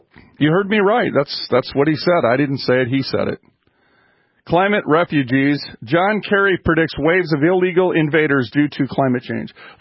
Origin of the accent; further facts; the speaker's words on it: Minneapolis, Minnesota, United States; I was raised in North Minneapolis, the hood. It was very common to see bars on windows and gunshots at night.